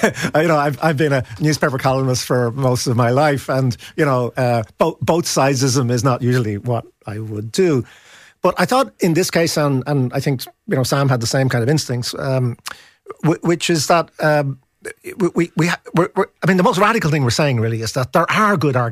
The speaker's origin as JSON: {"language": "English", "country": "Ireland", "said": "as an Irish person."}